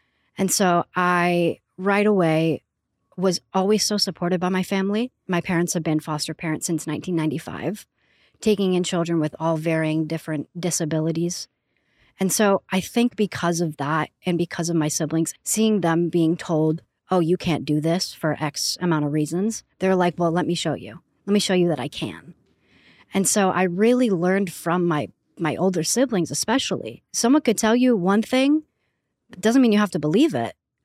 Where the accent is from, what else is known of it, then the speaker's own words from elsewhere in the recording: Toronto, Ontario, Canada; born there; Well, my story starts at birth. I was born in Toronto, Canada, to a mother who was an addict and an alcoholic.